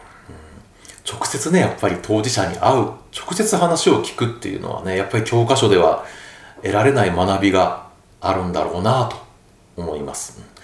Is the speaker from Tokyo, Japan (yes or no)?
no; Hiroshima, Japan; 僕は広島の出身なんですけど広島がどの地方か知ってますかって言うとね、中国地方とか言ってくれる子がいたりしてですね